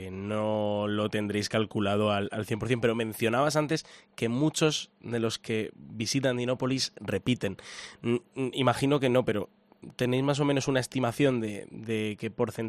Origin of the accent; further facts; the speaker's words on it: Cartagena, Region of Murcia, Spain; now in Teruel, Spain; yo no soy de aquí de Teruel, que yo soy de Cartagena